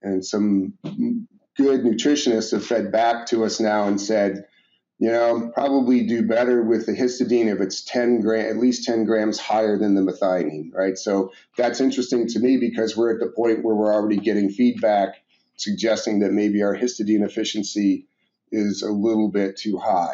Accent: Ohio, United States; I grew up in Ohio on a small dairy farm.

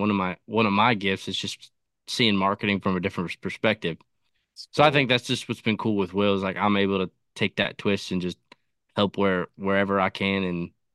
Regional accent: Maryland, United States; now in Texas, United States; I grew up on the East Coast in Maryland.

